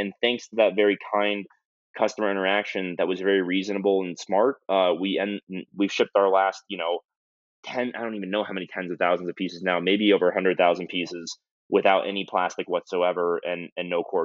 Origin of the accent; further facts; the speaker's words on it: United States; I'm an American consumer.